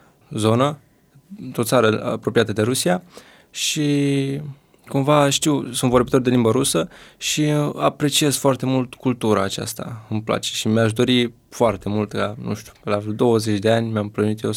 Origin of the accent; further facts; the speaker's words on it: Dâmbovița, Romania; Din Dâmbovțea.